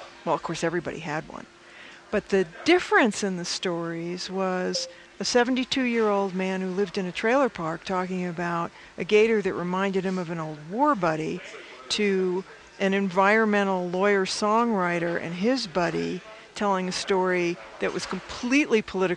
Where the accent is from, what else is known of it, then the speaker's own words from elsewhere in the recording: New England, United States; also born or lived in Hawaii; I've lived in Hawaii. I grew up in New England. Water, water, water.